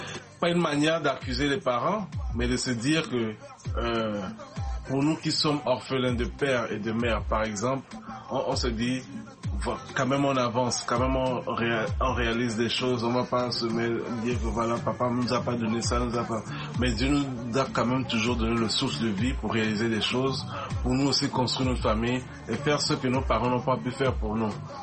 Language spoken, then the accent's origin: French; Togo; Et on a un peu de la famille au Togo aussi. Ouais. Et nous, on a grandi au Togo particulièrement.